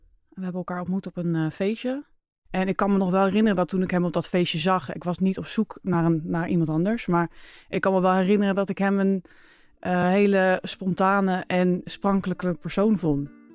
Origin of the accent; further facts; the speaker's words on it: Leiden, South Holland, Netherlands; Ik kom uit Leiden. Ik ben opgegroeid met mijn ouders en mijn broertje.